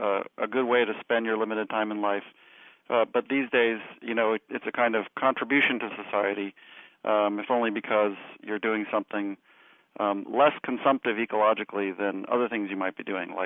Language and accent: English; San Diego, California, United States; San Diego. I grew up in San Diego.